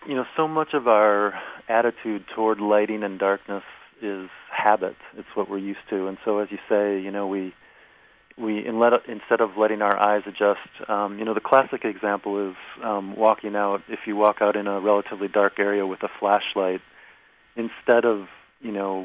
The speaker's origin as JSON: {"language": "English", "town": "Minneapolis", "region": "Minnesota", "country": "United States", "tie": "born or raised there", "said": "I grew up in Minneapolis, and we still have a family cabin about 3 hours north of the city."}